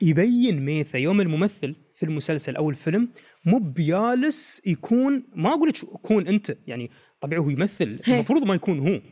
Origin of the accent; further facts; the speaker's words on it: United Arab Emirates; وقمنا نلاحظ ان هالشيء وايد استوى مؤخرا عندنا في الامارات بالتحديد